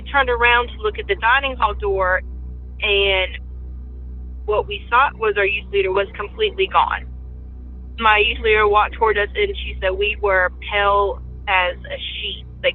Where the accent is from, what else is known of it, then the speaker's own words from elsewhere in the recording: Virginia, United States; Hi, Derek. … I'm from Virginia. I am 27 now